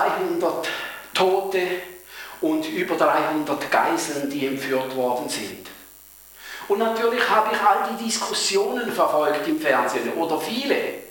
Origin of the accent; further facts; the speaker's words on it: Palestine; als Palästinenser würde ich sagen, seit 1880 werden wir von Israel systematisch unterdrückt. Und zwar im eigenen Land. Es ist das Land, das wir angestammt, also wir sind darin aufgewachsen, wir leben schon darin und zwar schon länger. Denn wir, unsere Vorfahren, sind die Philister oder gar die Kanaaniter.